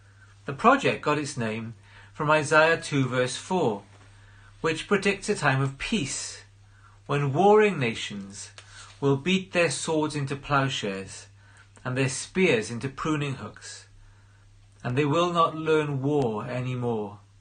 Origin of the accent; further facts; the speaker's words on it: Wales, United Kingdom; As a boy growing up in South Wales, there was much conflict in the churches we attended.